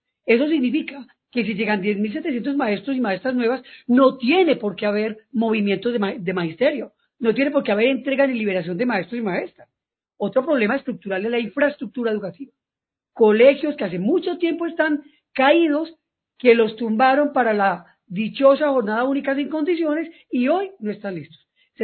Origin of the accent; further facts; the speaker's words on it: Risaralda, Colombia; Bueno, no, indiscutiblemente Risaralda es mi pueblo. Y el eje cafetero de igual manera.